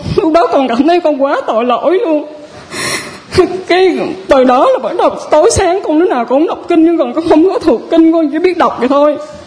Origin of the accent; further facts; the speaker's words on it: La Nga, Dong Nai, Vietnam; Quê con ở La Ngà, Định Quán á.